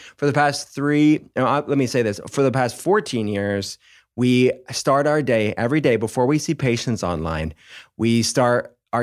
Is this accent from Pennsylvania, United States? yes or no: yes; Pittsburgh, Pennsylvania, United States; I'm from Pittsburgh, Pennsylvania